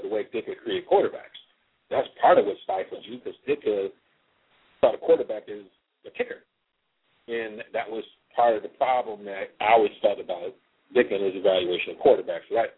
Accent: Michigan, United States; You know I'm from Michigan.

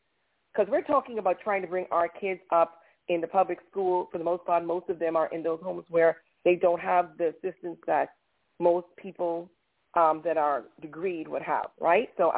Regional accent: Bahamas; I'm from the Bahamas originally

